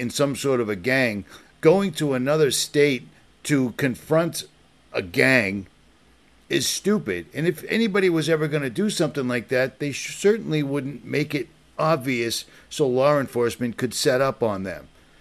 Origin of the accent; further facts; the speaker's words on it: Lynn, Massachusetts, United States; So growing up in Lynn, Massachusetts, I grew up around many, many motorcycle enthusiasts, we'll call them.